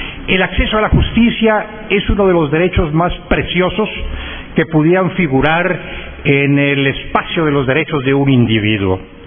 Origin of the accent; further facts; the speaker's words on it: Mexico; Un Estado que, como el mío, soy mexicano